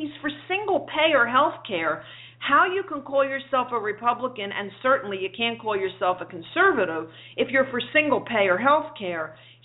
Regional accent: Philadelphia, Pennsylvania, United States; I mean, I grew up in Philadelphia. I can tell you more dead people vote in Philadelphia than probably, well, maybe not more than in Chicago, but probably second to Chicago, a lot of dead people voted in Philadelphia.

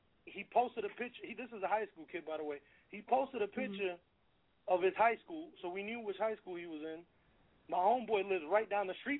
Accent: Georgia, United States; I'm from Clay County, Georgia

